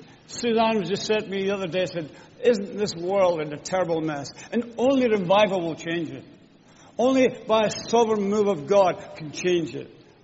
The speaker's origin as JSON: {"language": "English", "region": "Scotland", "country": "United Kingdom", "said": "in case you don't know, and in case my accent confuses you, I'm a Scot. I'm not Welsh. I'm not Irish. I'm a Scotsman."}